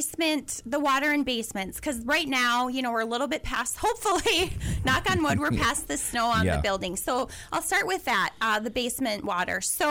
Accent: Wadena, Minnesota, United States; Then I had tornadoes come through my hometown of Wadena. That's where I was born and raised.

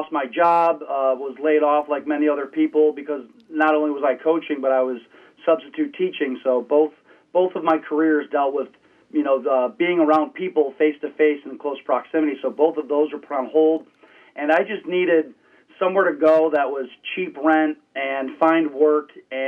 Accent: South Lyon, Michigan, United States; So I'm originally from South Lyon, and that's where I started playing lacrosse. And I graduated from South Lyon in 2012.

